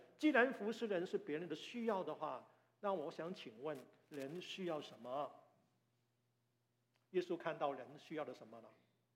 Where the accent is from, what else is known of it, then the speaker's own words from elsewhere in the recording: Guangdong, China; 我们广东人有句话叫做什么？